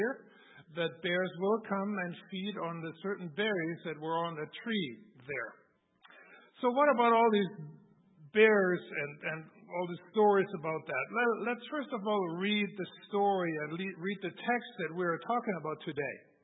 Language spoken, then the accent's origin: English; Germany; Me being a city slicker, you know, I grew up in Germany and I grew up in a city and I was not familiar with all the outdoor world.